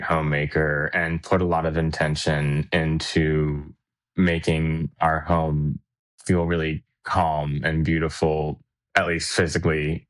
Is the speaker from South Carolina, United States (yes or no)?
no; New Orleans, Louisiana, United States; In New Orleans.